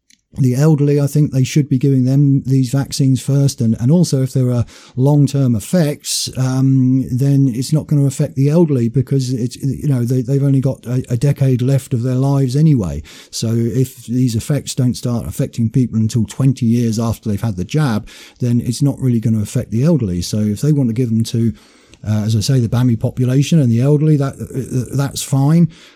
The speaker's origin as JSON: {"language": "English", "country": "United Kingdom", "said": "these restrictions that we've had go right against the core of all the freedoms that we have as British people"}